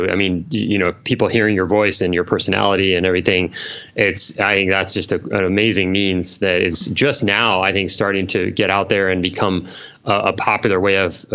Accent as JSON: {"language": "English", "region": "California", "country": "United States", "tie": "born or raised there", "lives_now": "Southern California, United States", "said": "like I grew up in Northern California, the beaches up there are just kind of like foggy and there it's really hardly ever sunny."}